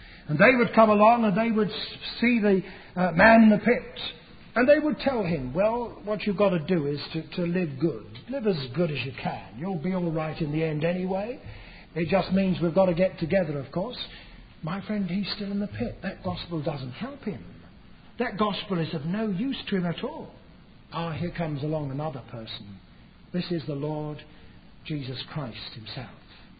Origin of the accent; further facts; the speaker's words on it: United Kingdom; I come from Britain